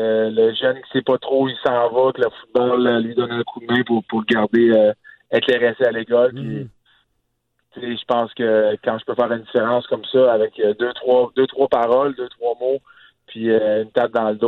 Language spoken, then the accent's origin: French; Montreal, Quebec, Canada; Je te dirais que j'ai grandi à Montréal dans les grandes années de l'Ouest.